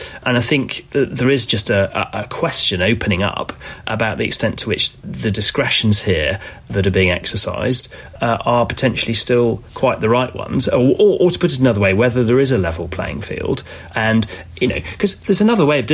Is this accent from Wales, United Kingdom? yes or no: no; Yorkshire and the Humber, United Kingdom; now in London, United Kingdom; I was brought up in Yorkshire